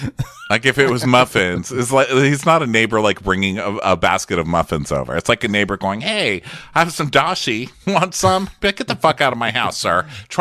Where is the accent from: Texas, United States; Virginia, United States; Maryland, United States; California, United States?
Texas, United States; El Paso; And, you know, I'm from El Paso. So I've had the tongue, okay?